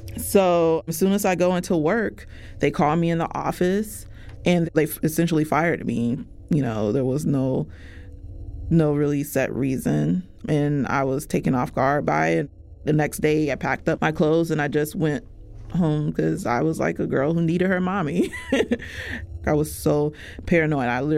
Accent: United States; because, you know, I'm Black American. And so there are so many layers in regards to my history as a Black American person

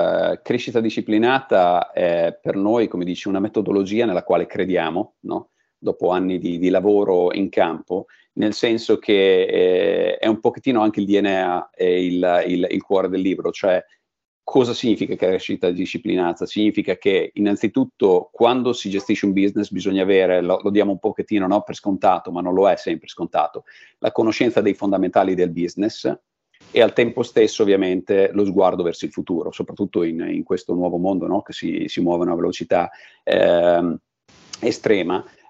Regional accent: Ravenna, Emilia-Romagna, Italy; Anch'io nato e cresciuto in Romagna, quindi sono nato e cresciuto a Ravenna per poi spostarmi, no? Per studi e carriera

